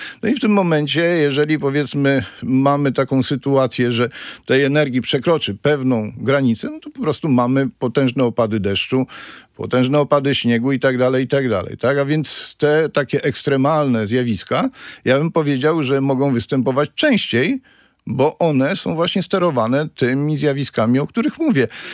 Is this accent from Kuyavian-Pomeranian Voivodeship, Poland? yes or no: yes; Grudziądz, Kuyavian-Pomeranian Voivodeship, Poland; notabene w Grudziądzu, bo jestem z Grudziądza